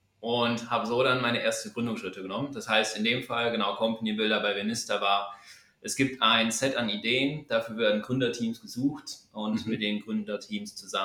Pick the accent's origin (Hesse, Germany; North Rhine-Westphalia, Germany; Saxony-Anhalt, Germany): North Rhine-Westphalia, Germany; now in Cologne, Germany; bin 31, wohne aktuell in Köln, bin aber ursprünglich ein Kind des Pots. Und mich hat es damals für den Job hier ins Rheinland verschlagen.